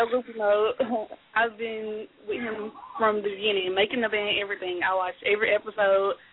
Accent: Louisiana, United States; I'm from Louisiana, Angel, Louisiana.

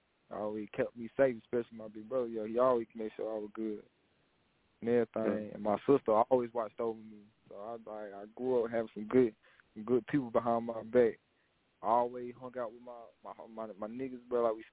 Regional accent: Alabama, United States; I'm from Alabama.

